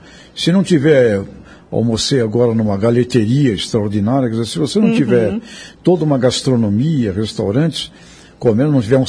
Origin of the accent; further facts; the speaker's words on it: São Paulo, Brazil; A cidade de São Paulo, de onde eu vim, não planta praticamente nada lá.